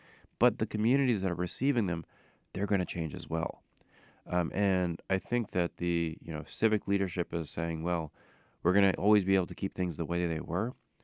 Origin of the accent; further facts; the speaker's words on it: Salinas, California, United States; So I grew up in Salinas, California. My parents came from Pakistan